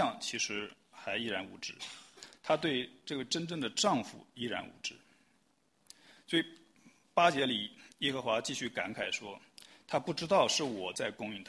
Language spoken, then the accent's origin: Chinese; China; 作为中国人，我们可能比较熟悉的去寺庙里面烧香纳贡